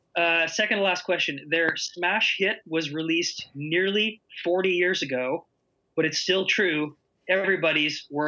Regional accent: Hamilton, Ontario, Canada; So my hometown is Hamilton, which is the hometown of that band, and those guys are pretty cool.

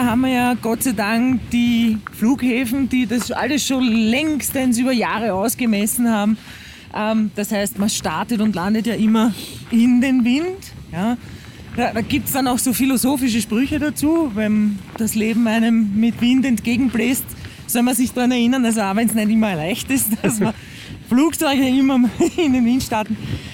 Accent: Vienna, Austria; ich als Kind auf der Schaukel gesessen bin, bei mir im sehr großen Spielplatz, und da ist die Einflugschneise. Wenn, also im 16. Bezirk in Otterkring

